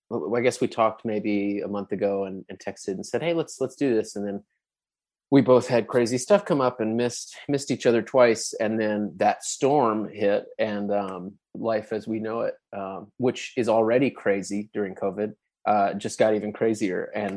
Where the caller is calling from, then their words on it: Fort Worth, Texas, United States; I'm in Fort Worth, Texas.